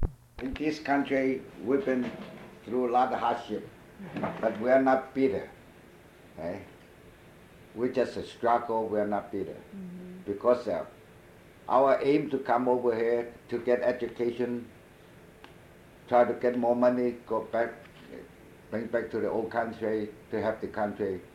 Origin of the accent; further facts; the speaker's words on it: Shenzhen, Guangdong, China; I came from Shenzhen, you know. Shenzhen, they have more people overseas.